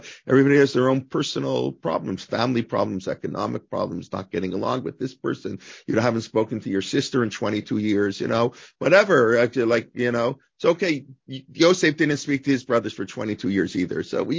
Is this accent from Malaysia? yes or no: no; Canada; Me as a Canadian, I'm not sure my Hebrew, but yes, it probably is the same.